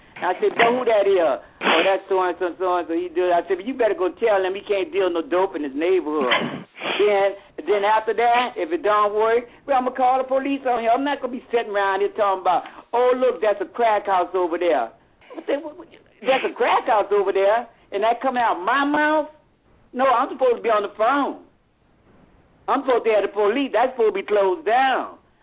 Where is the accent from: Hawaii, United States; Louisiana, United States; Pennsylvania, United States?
Louisiana, United States; New Orleans; Oh, well, no, I'm from New Orleans. I'm calling